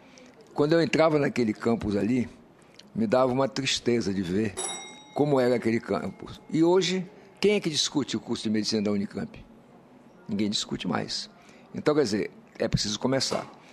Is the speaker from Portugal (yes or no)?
no; Roraima, Brazil; born there; Eu sou nascido em Roraima, me formei em Belém do Pará, voltei para Roraima, exerci minha profissão o tempo todo lá